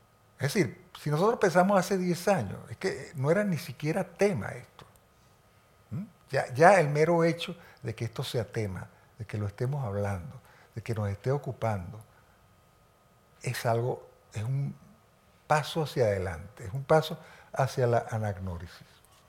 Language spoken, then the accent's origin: Spanish; Venezuela; Te lo digo yo, que soy venezolano y que soy un fruto cabal de aquello.